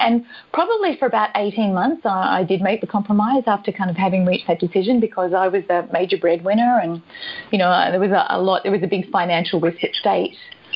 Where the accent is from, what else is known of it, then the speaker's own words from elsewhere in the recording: Australia; accent: Australian; I'm Australian, just in case the accent didn't give me away.